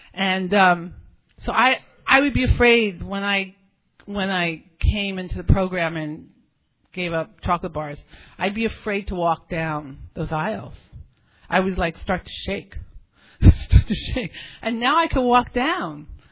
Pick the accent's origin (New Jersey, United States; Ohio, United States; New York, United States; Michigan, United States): New York, United States; New York City; it makes you strong growing up in New York City, you know, if you make it through